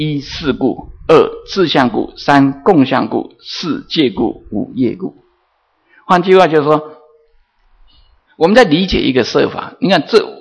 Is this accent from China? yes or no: no; Taiwan; 比如说我们其实我们台湾人跟美国人，我们分两类人